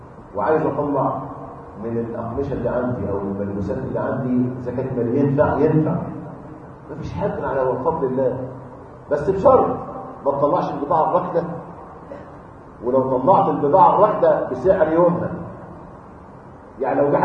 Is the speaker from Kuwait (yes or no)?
no; Egypt; احنا يعني احنا عندنا في مصر حاجه عجيبه